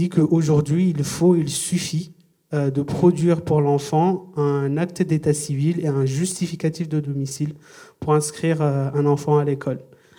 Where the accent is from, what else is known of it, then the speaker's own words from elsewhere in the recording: Comoros; born there; also born or lived in Mayotte; je suis né aux Comores, je n'ai pas la nationalité française, j'ai vécu à Mayotte